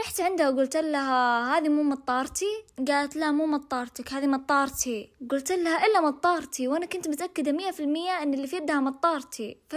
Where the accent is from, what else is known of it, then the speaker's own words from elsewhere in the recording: Saudi Arabia; ساعات التطوع هذه عندنا بالسعودية زي المهام تسوينها في المدرسة